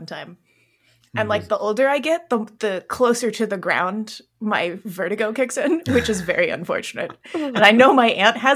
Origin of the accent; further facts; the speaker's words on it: Atlanta, Georgia, United States; And on that note … I'm from Atlanta.